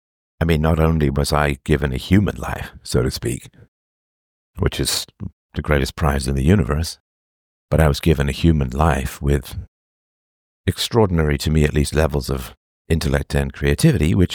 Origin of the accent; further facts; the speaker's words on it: England, United Kingdom; certainly in the culture that I grew up in England